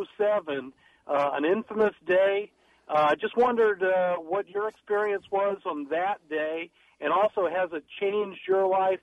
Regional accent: Virginia, United States; Hey, I grew up in Virginia, big Redskin fan of your dad.

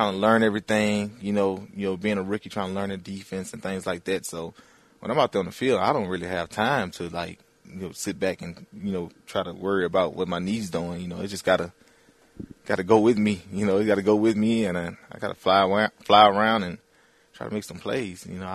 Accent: Louisiana, United States; I'm a guy, I'm from, born and raised in Louisiana.

